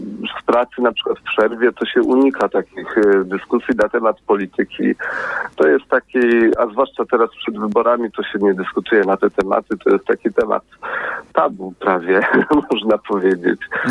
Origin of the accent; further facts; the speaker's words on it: Stary Sącz, Lesser Poland, Poland; moved away as an adult; also born or lived in Katowice; now in Sweden; ja pochodzę ze Starego Sącza i moją młodość tam miałem. Później uczyłem się w Krakowie przez kilka lat, a studiowałem w Katowicach i moje życie zawodowe zacząłem w Katowicach, na Śląsku